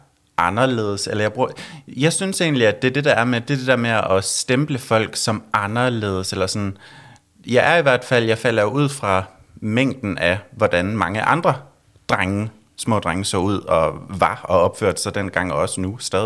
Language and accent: Danish; Hjørring, North Denmark Region, Denmark; born there; Jeg er født i Hjørring i Nordjylland.